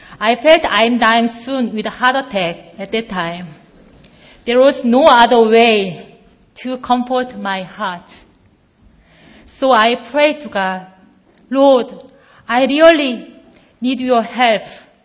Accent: Gimje, North Jeolla, South Korea; English is a second language; I was born in South Korea in 1972. My hometown is Gimje, which is famous for rice farm. In my hometown, wherever you go, you can see only rice farm and fields. My parents were Buddhist.

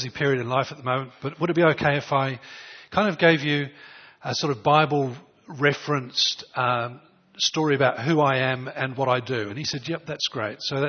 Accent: England, United Kingdom; born there; I was born in England, 1953, you can work that out. I was born into a military family

